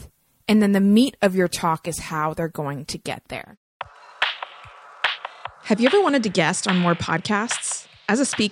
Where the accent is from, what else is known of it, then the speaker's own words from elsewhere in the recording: North Carolina, United States; For example, I'm from North Carolina, but I gave my TEDx talk in Ohio.